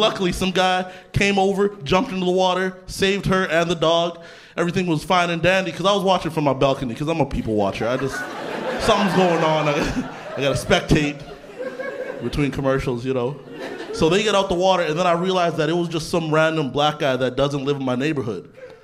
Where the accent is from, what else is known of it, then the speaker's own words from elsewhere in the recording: Canada; I grew up in Canada. I grew up pretty poor